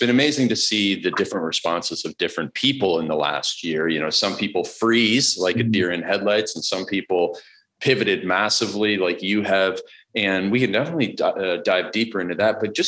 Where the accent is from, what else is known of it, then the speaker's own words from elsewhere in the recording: Canada; Well, I still haven't figured it out, but I'm Canadian, so I'm kind of slow.